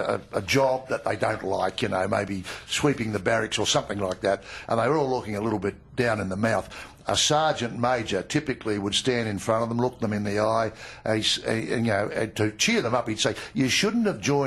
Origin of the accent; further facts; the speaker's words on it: Paddo, Australia; I'm a boy from Paddo, and I remember how disorientated we were when an Italian family moved in next door as new arrivals